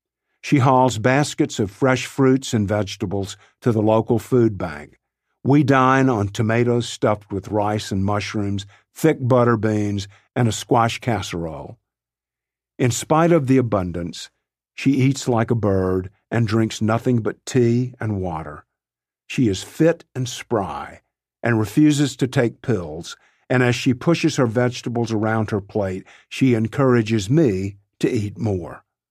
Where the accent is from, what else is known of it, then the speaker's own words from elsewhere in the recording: Dyersburg, Tennessee, United States; My mother inherited the family farm near Dyersburg, Tennessee, my hometown.